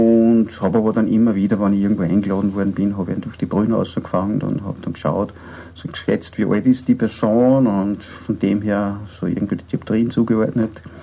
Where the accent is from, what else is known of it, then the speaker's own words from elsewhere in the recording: Austria; Wenn die Leute fragen, wo kommst du denn her, dann musst du mir erklären, wo Österreich ist.